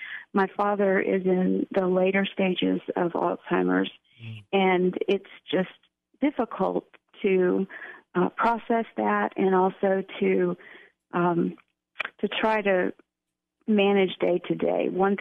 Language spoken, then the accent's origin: English; Georgia, United States; also born or lived in Washington, D.C.; I grew up mostly in Georgia, and after college, I started moving northward, and I worked in Washington, D.C. for about 9 years.